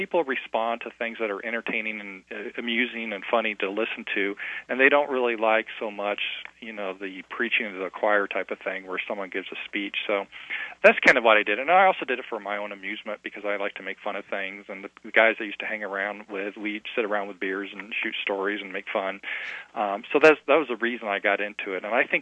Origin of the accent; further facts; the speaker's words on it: United States; I'm, like I said, I'm just an American with a camera, right?